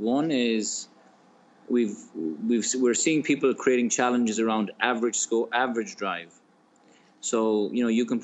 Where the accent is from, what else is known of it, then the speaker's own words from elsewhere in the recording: Tuam, County Galway, Ireland; we've got our friends from my hometown. So they play a course called Tuam Golf Course in Galway in Ireland on the west coast, and another course called Athenry and Ballinrobe.